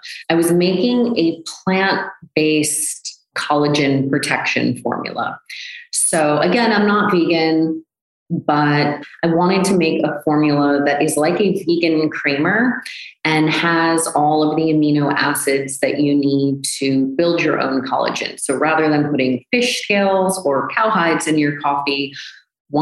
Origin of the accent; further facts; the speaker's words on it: United States; I was like, oh yeah, I'm not, because I'm American. It's not in our culture.